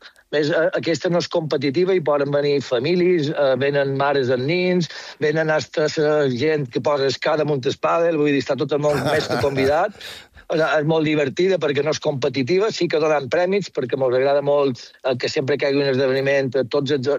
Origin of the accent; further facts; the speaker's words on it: Palma, Balearic Islands, Spain; born there; me recordo quan jo vaig néixer aquí a Platja de Palma fa 53 anys